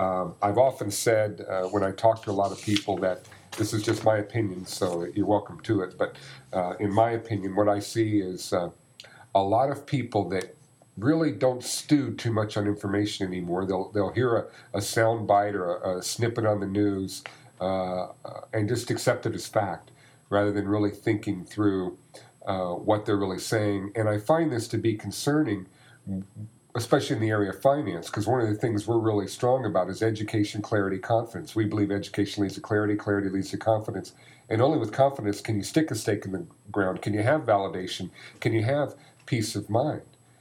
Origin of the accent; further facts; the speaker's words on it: United States; It's our God-given right as an American.